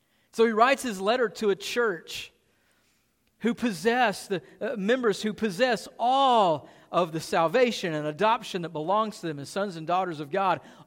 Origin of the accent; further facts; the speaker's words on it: Southern United States, United States; I'm from the Bible Belt, so they all kind of, you know, go together.